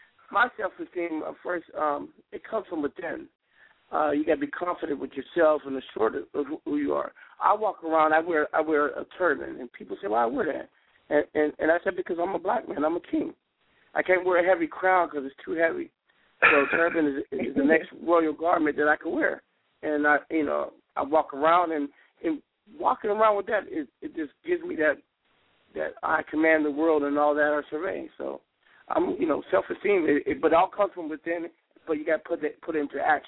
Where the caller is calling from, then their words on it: Scottsdale, Arizona, United States; I'm calling from Phoenix, Scottsdale, Arizona.